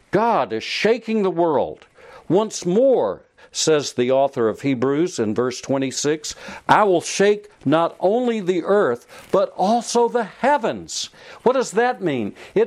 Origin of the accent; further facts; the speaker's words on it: Myrtle Beach, South Carolina, United States; also born or lived in Wichita / Pittsburgh / Philadelphia; I pray for my friends from the days of growing up in Myrtle Beach. to going to college in the upper part of South Carolina